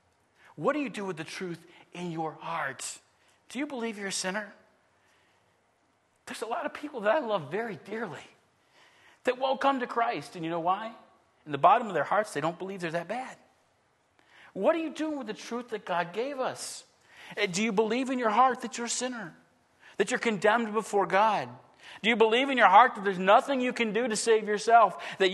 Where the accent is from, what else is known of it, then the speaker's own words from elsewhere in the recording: Buffalo, New York, United States; I grew up in Buffalo, New York.